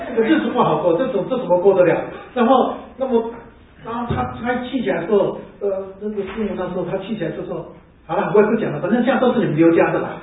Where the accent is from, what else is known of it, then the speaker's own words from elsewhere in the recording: Fujian, China; now in United States; 你看我是个福建人，我太太是四川人